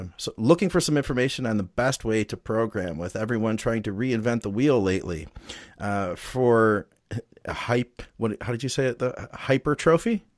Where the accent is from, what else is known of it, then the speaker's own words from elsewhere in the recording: Midwest, United States; accent: Midwest; I've got my Midwest accent kicking and we're really nasally on the A's.